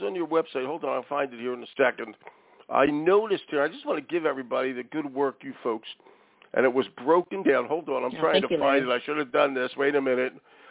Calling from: Cornish, Maine, United States; I am calling in from my studio, but the studio is in my house in Cornish, Maine.

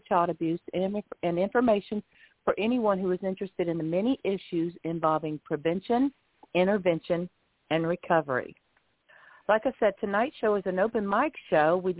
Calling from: Lighthouse Point, Florida, United States

